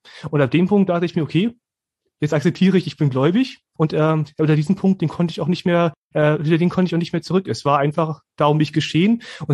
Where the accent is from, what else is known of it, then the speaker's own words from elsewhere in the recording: Berlin, Germany; ich bin so atheistisch aufgewachsen, wie man nur atheistisch aufwachsen kann. Ich komme ja aus dem Berliner Stadtteil Hunschenhausen, das ist im Osten von Berlin und traditionell ist dort eigentlich niemand wirklich gläubig